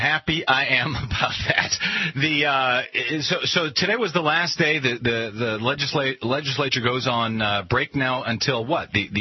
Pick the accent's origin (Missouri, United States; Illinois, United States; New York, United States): Missouri, United States; You know, I'm from Missouri originally, Mindy, and my father went to vote